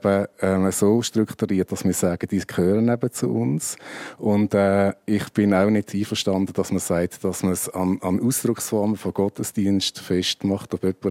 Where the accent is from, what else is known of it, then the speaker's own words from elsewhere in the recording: Switzerland; bei uns in der Schweiz